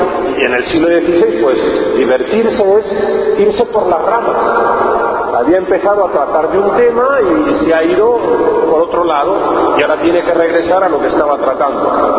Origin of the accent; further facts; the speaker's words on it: Castile, Spain; Aunque soy castellano, entré en la antigua provincia de Aragón-Valencia y cuando he estado destinado en España, he estado destinado por el Levante.